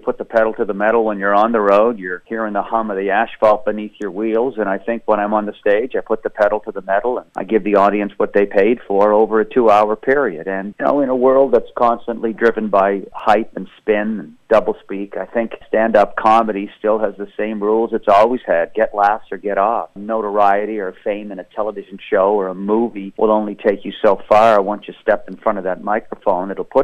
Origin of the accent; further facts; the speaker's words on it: Canada; I mean, as a Canadian too, you know